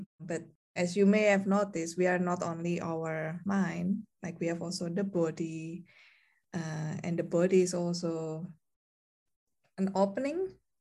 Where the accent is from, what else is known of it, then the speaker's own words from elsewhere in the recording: Indonesia; moved away as an adult; now in Sweden; So I'm from Indonesia and I came to Sweden for my master.